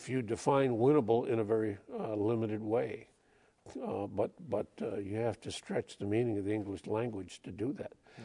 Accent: Wisconsin, United States; But I came from Mel Laird's district.

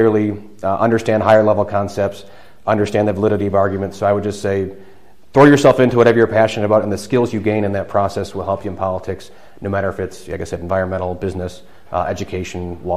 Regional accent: Sturgeon Bay, Wisconsin, United States; at least in my hometown of Sturgeon Bay

